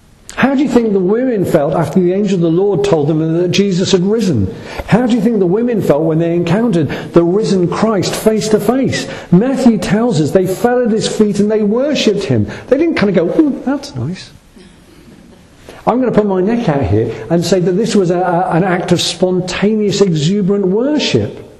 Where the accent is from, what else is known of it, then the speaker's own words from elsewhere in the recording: United Kingdom; It just grates with us because we're British and we don't behave like that.